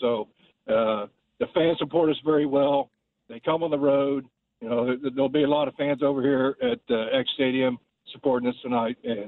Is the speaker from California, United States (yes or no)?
no; Hutchinson, Kansas, United States; I like, you know, the first 4 days in Hutch because that's my hometown.